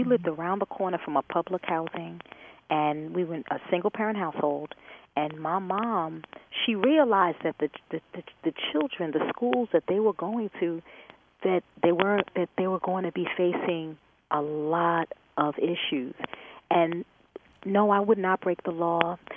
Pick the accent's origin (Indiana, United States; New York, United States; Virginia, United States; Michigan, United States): New York, United States; I just want to comment that I'm from New York, and I'm from Richmond County